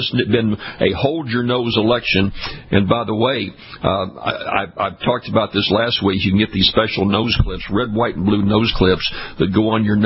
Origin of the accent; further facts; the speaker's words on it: Louisiana, United States; I was a statewide elected official in my home state of Louisiana, ran 8 statewide elections